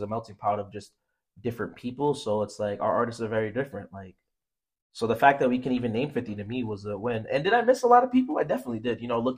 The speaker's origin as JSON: {"language": "English", "town": "Providence", "region": "Rhode Island", "country": "United States", "said": "like I'm from Providence, Rhode Island. We have a really cool music scene."}